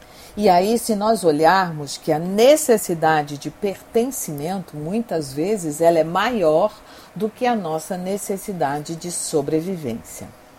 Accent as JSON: {"language": "Portuguese", "region": "Rio de Janeiro", "country": "Brazil", "tie": "born there", "said": "sou carioca de nascença e paulista de coração."}